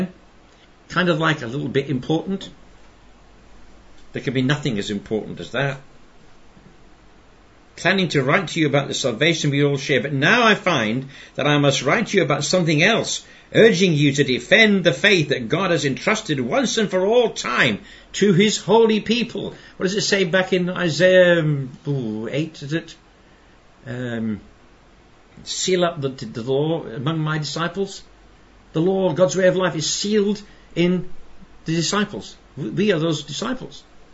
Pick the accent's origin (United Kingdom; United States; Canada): United Kingdom; Glasgow, Scotland; born there; And I was born in January 1944, so that's just about, 15, 16 months before the end of World War II. So apart from, as a tiny baby, being chucked under the dining room table when the bombs were falling on Glasgow